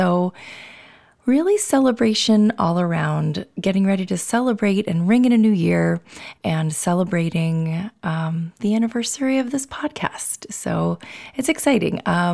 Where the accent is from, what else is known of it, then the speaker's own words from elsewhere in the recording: New York, United States; I mean, I'm a New Yorker, going to be watching that ball drop with you wherever you are.